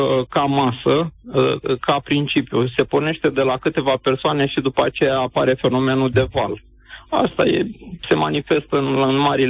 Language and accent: Romanian; Craiova, Dolj, Romania; Sunt din Craiova